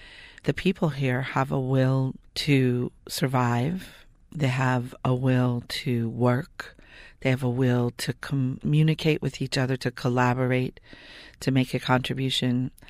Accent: San Francisco, California, United States; also born or lived in Los Angeles; now in New Orleans, United States; I'm originally from San Francisco, but I did spend a great deal of time on the East Coast

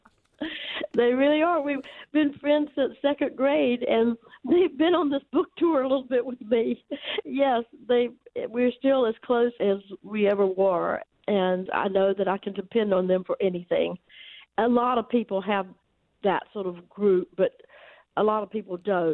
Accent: Georgia, United States; And I grew up in South Georgia, as you said, but my family used to go to North Carolina for vacations during the summer

